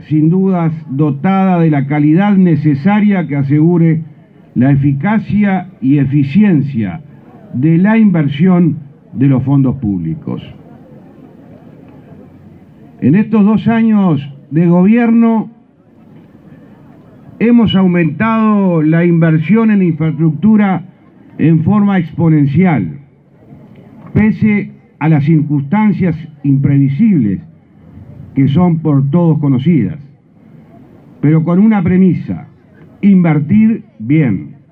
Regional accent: Uruguay; Cosas que nos tienen que sentir de orgullo como uruguayos

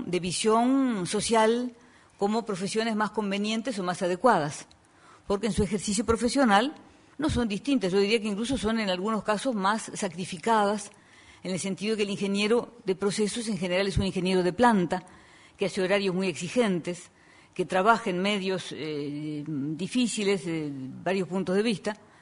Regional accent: Uruguay; estamos por nuestra parte como universidad y como uruguayos muy honrados de que se empiece

